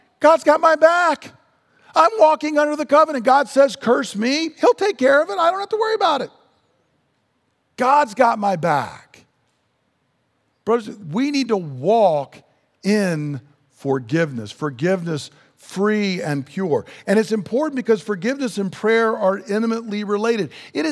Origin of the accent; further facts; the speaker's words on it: United States; born there; "It's not like I was born in America because of something I did, right?"